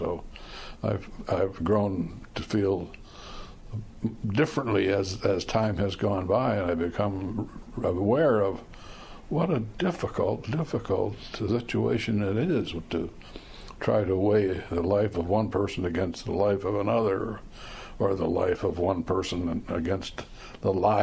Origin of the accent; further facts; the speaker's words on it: Holland, Michigan, United States; Well, I grew up in Holland, Michigan. I was born and raised there, and then I went to the Navy, and then I got out of the Navy.